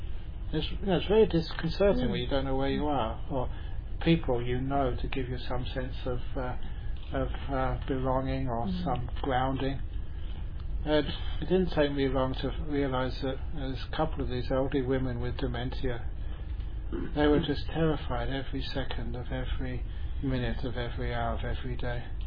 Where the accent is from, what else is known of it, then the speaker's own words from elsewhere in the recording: London, United Kingdom; you all know that I came from London, even though I joke sometimes that, you know, when people say, where are you from? I said, I was born in the bush. I grew up in the bush. Shepherd's bush.